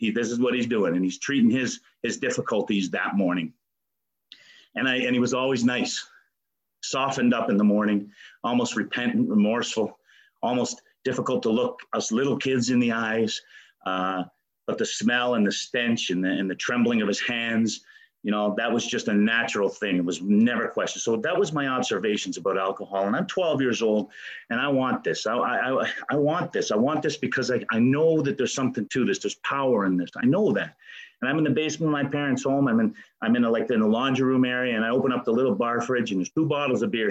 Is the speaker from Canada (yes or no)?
yes; Ontario, Canada; I grew up in the Ottawa Valley in a little place with a river in the back of us and a river in the front of us.